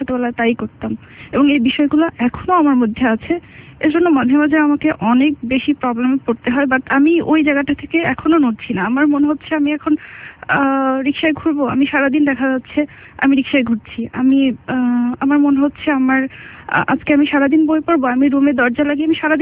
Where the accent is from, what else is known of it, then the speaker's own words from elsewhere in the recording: Barisal, Barisal Division, Bangladesh; আমি আমার home town বরিশালে, আমি বড় হয়েছি বরিশালে, আমার ছোটবেলাটা আমার নানুর কাছে কেটেছে